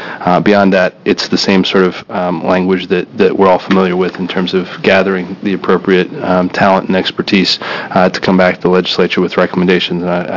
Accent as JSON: {"language": "English", "town": "Beaverton", "region": "Oregon", "country": "United States", "said": "from Beaverton."}